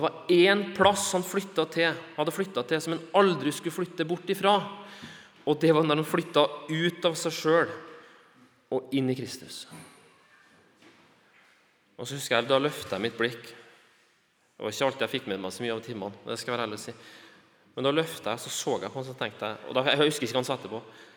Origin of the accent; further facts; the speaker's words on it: Bolivia; jeg er misjonærbarn fra Bolivia